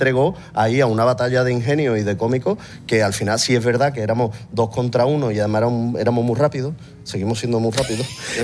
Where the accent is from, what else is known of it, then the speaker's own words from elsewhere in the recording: Andalusia, Spain; also born or lived in Cantabria; yo soy medio cántabro, medio andaluz, y yo me acuerdo, por ejemplo, que yo iba a Cantabria